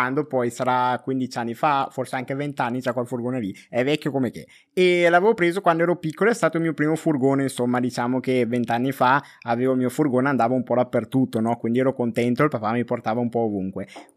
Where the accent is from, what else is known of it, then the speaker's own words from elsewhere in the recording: Esine, Lombardy, Italy; ho 24 anni, sono un normalissimo ragazzo della provincia di Brescia, insomma sono conosciuto come un ragazzo di Brescia